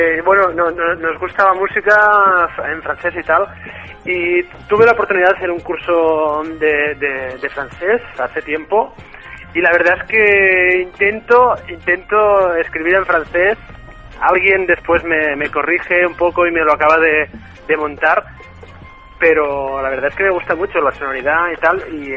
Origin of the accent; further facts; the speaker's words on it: Tarragona, Catalonia, Spain; trabajé en un bar de música en euskera en Salou, porque soy de Tarragona, y en Salou